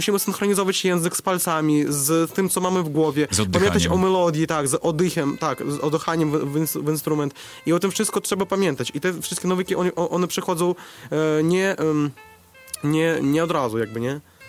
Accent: Belarus; Polish is a second language; bo u nas na Białorusi jest służba w wojsku jest obowiązkowa.

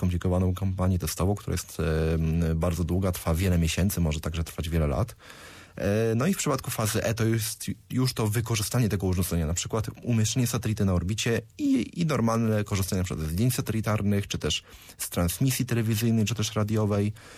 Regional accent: Suwałki, Podlaskie Voivodeship, Poland; Suwałki, chociaż dlatego, że jestem z Suwałk, Suwałki gdzieś tam cały czas są na mojej drodze życiowej

